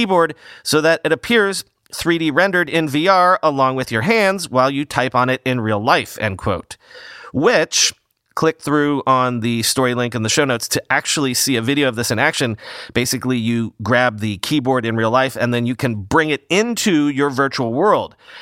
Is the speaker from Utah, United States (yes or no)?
no; New York City, New York, United States; I have no opinion on the robo police dog, either as a technologist or as a New Yorker